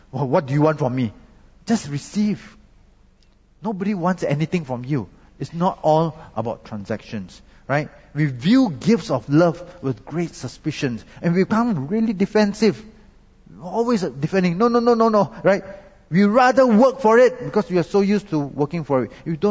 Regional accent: Malaysia; I am Malaysian, so, you see, in Malaysia, you take any wrong road, it's okay, because you can U-turn on any road.

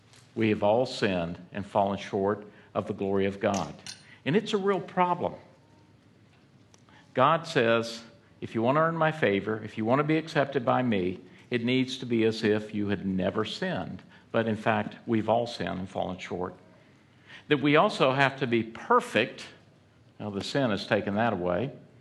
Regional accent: Atlanta, Georgia, United States; born there; Look, I was born in Atlanta, Georgia.

